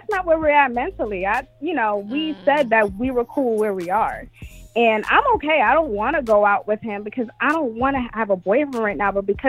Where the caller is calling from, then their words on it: Brooklyn, New York, United States; I'm from Brooklyn.